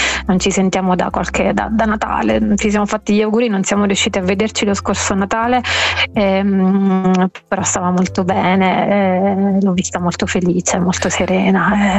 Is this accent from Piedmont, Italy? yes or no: no; Potenza, Basilicata, Italy; siamo entrambe nate e cresciute a Potenza